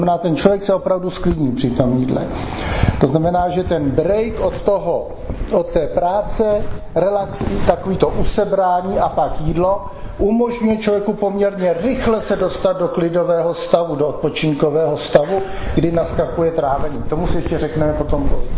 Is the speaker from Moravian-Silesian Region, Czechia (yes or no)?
no; South Bohemian Region, Czechia; To jsou umrlčí prkna ze Šumavy od nás, já jsem z Jižních Čech.